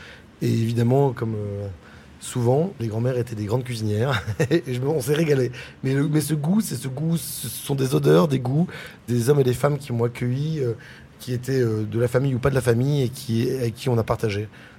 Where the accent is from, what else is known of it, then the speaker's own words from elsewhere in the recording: Montreuil-sur-Mer, Hauts-de-France, France; J'ai grandi à Montreuil-sur-Mer. Il n'y a jamais eu la mer. Voilà, on est venu s'installer à Merlimont à 15 minutes de Montreuil.